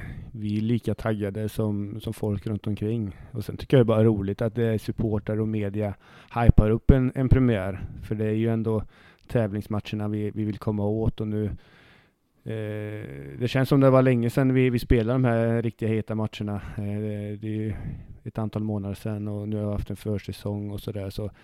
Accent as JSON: {"language": "Swedish", "town": "Mariestad", "region": "Västra Götaland County", "country": "Sweden", "said": "som när jag började som tränare i Mariestad, där jag kommer ifrån"}